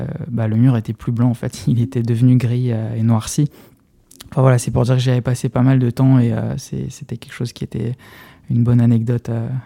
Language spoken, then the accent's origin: French; Metz, Grand Est, France; je suis originaire de Metz et j'ai fait mes études à Strasbourg.